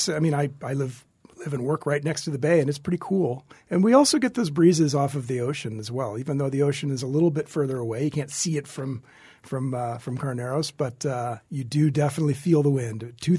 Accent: San Luis Obispo, California, United States; So I grew up in San Luis Obispo, you know, which, you know, at that time was, you know, there were a handful of wineries, even some very old historic wineries as well, but it was starting to become a more known wine region.

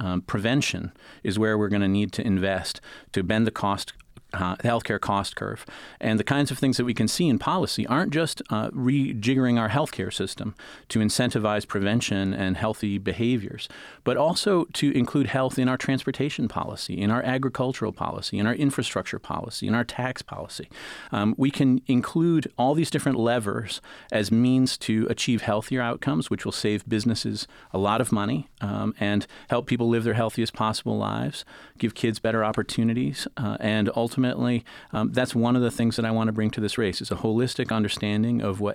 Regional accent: Portage, Michigan, United States; So I grew up in Portage schools, went to Kalamazoo College for my undergrad

